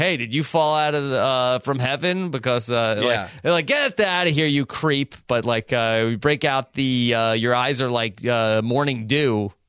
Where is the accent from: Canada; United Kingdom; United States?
Canada; So according to Brent, Rob, Tyson, and Danny were visiting my hometown in Canada for some reason.